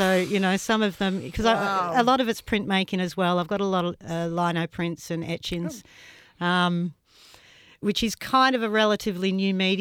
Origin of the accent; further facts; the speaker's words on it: New South Wales, Australia; It's my first exhibition in Sydney, mm-hmm. But no, I've shown in Melbourne and I'm from Northern Rivers, New South Wales